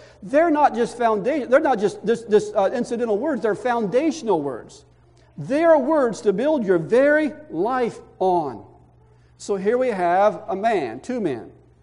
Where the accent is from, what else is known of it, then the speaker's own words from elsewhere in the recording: Indiana, United States; here I was from Indiana, you know, living on this flat land, and I remember I was at San Antonio at the time